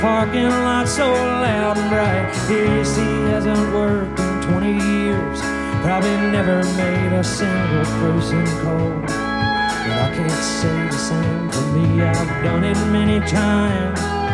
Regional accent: Muscle Shoals, Alabama, United States; I'm from Muscle Shoals, Alabama, and thank you. That's a good place to be from.

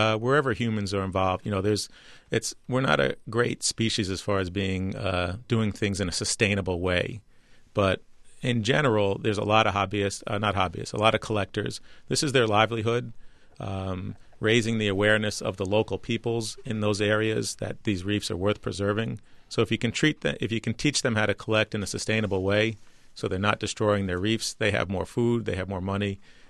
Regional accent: New York, United States; I grew up on Long Island and was fishing the local bays and kept tanks as a kid.

